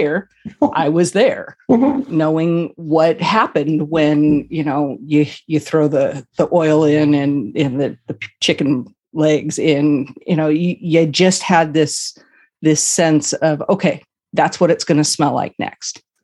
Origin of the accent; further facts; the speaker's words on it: Washington, United States; On my dad's side, I grew up in Eastern Washington, so that's where his family ended up.